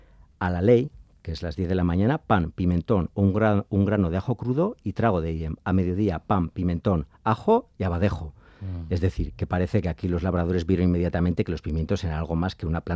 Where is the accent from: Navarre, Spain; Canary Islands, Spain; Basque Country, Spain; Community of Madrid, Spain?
Navarre, Spain; Y pues, como navarro tengo que decir, pero no solo como navarro